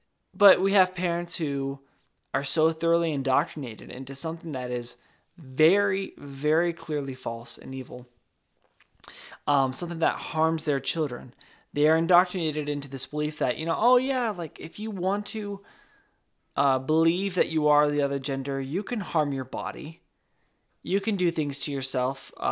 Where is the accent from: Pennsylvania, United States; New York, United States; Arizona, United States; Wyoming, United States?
Wyoming, United States; someone that I know from my hometown, our hometown out in Wyoming.